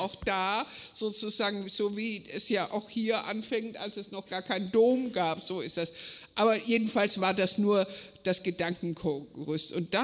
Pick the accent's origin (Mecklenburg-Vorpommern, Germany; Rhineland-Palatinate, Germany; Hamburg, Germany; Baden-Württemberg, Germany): Baden-Württemberg, Germany; ich bin aus Schwaben, ich darf das sagen